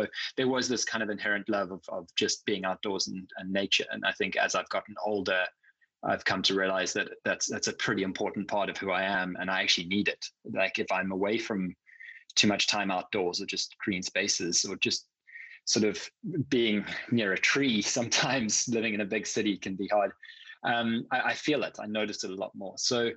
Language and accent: English; Cape Town, Western Cape, South Africa; I grew up in South Africa, in Cape Town, which is, for anyone that's been there or knows anything about it, it's a very outdoors sort of place.